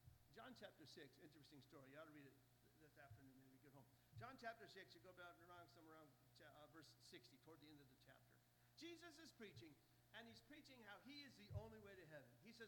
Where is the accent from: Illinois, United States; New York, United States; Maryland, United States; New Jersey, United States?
New York, United States; Buffalo; now in Missouri, United States; I'm from Buffalo, New York. I grew up in New York. I had poor grammar, just so you know. And I didn't pronounce words very well. I've since learned to speak Missourian so you all can understand me.